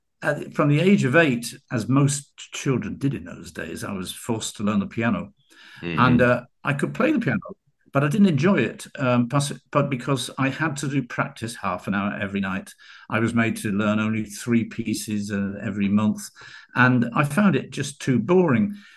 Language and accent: English; Portsmouth, South East England, United Kingdom; born there; Well, I was born in Portsmouth in the UK.